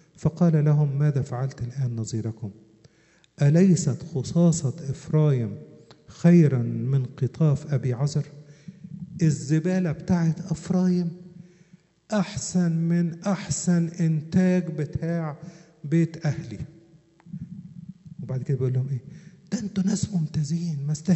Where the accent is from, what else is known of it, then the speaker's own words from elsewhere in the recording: Upper Egypt, Egypt; عندنا في الصعيد في ناس ما تعرفش تقول الشين بدل ما اقول لك شمس يقول لك سمس ولا الجيم يقولوها جيم او ديم